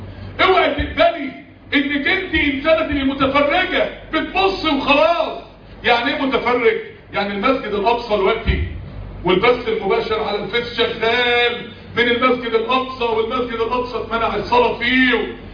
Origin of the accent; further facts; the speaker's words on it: Mansoura, Dakahlia, Egypt; انا طبعا ايام ما كنت في ثانوي ما كانش في حاجه اسمها كمبيوتر اصلا عندنا في المنصوره،